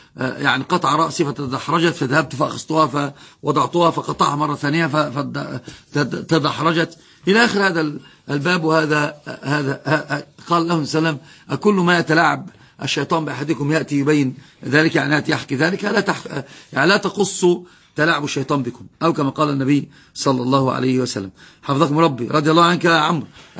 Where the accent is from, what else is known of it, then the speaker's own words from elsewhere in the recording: Upper Egypt, Egypt; فأنا أصلا صعيدي،